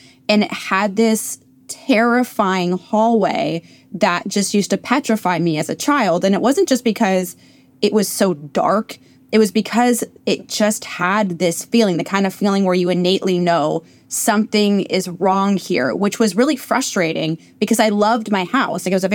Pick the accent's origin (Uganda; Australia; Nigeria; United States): United States; Seattle, Washington; So I grew up in Seattle, Washington, in a Victorian fourplex.